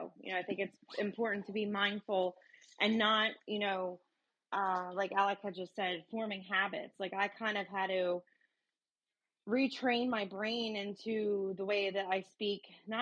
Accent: Philadelphia, Pennsylvania, United States; You know, I'm from Philly and we curse a lot, even in conversation.

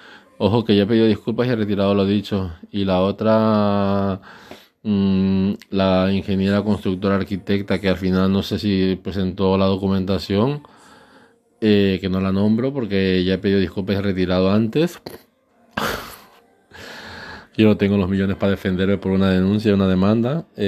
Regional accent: Ecuador; moved away as an adult; now in Spain; Yo soy ecuatoriano, orgullosamente ecuatoriano, me encanta.

